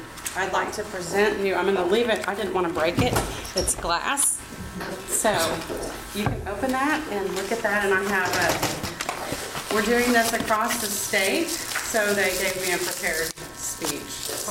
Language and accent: English; Tulsa, Oklahoma, United States; But in where I grew up in Tulsa and other counties around the state